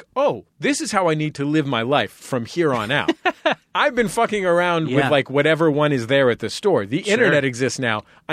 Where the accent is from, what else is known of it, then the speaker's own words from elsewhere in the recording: San Francisco, California, United States; I'm from San Francisco.